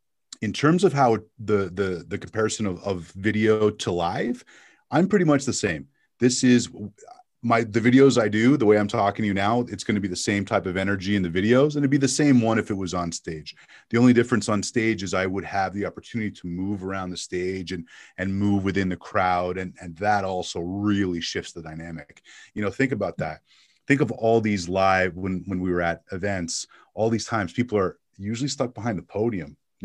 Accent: Montreal, Quebec, Canada; It was growing up in Montreal.

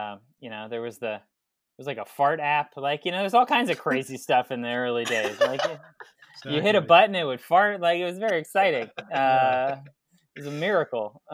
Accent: Texas, United States; Yeah, so I grew up in Texas, went to school in South Carolina, did internships all over

